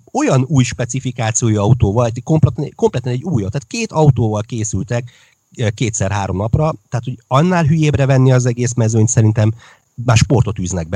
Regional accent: Hungary; Jó, de hát magyarok vagyunk, és az idő mindent megszépít

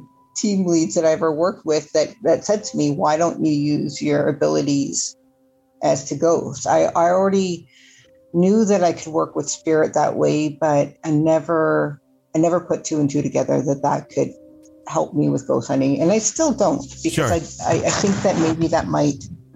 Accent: Scotland, United Kingdom; also born or lived in Canada; And I was in more southern Scotland, and then

